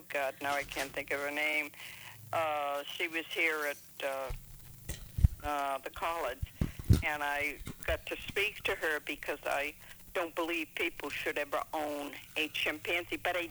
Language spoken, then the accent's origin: English; Cambridge, Massachusetts, United States; Cambridge, Massachusetts. I parked my car in the Harvard Yard.